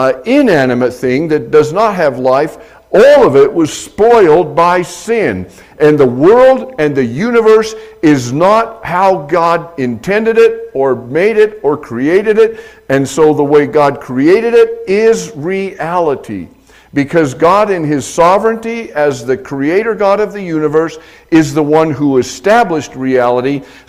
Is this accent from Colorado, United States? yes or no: yes; Leadville, Colorado, United States; Now, being born and raised in Leadville, mining is not a strange thing.